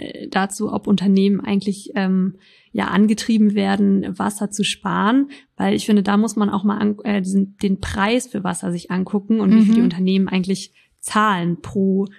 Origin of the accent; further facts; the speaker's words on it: Berlin, Germany; für uns als Berliner